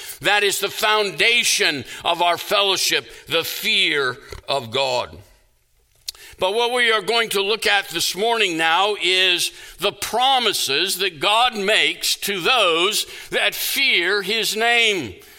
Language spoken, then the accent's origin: English; North Carolina, United States; born there; now in South Carolina, United States; I was born in North Carolina, not South Carolina, where I currently live.